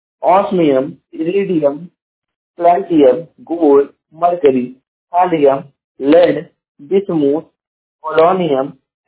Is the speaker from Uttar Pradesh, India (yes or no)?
yes; Jaunpur, Uttar Pradesh, India; और मैं उत्तर प्रदेश के जौनपुर जिले का निवासी हूं